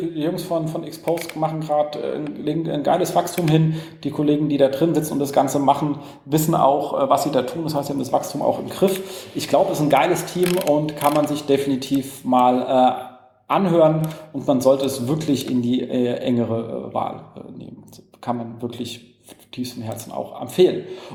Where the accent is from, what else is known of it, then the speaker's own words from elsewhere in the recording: Berlin, Germany; Und die haben voll die Innovation, also für uns als Berliner, Straßenreinigung.